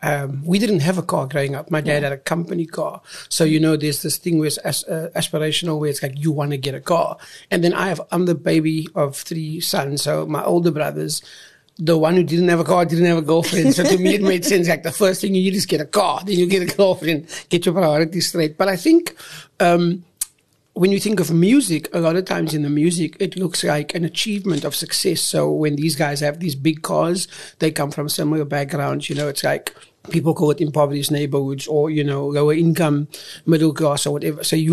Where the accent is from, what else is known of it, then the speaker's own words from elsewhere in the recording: Cape Town, Western Cape, South Africa; growing up on the Cape Flats, you just see, you know, from the box type Nissans and, you know, the 30S